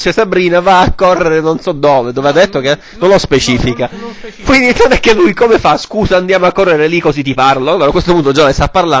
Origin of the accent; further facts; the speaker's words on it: Hungary; Italian is a second language; Il mio problema è con la lingua italiana, proprio perché sono ungherese.